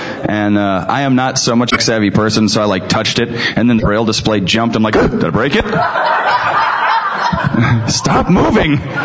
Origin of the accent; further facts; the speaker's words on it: Michigan, United States; now in California, United States; So I grew up in Michigan and had several opportunities to get involved in different activities as a young student.